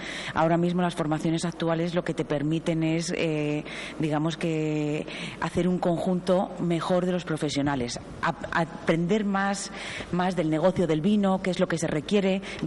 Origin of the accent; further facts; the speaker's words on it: Salamanca, Castile and León, Spain; como buena salmantina